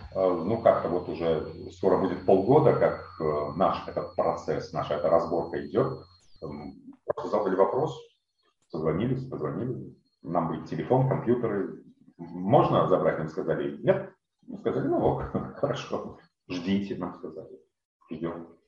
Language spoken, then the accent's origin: Russian; Belarus; now in Ukraine; Чаще всего люди спрашивают не кто ты по национальности, я белорус, они спрашивают, а где, в какой точке ты сейчас находишься? Я в Украине.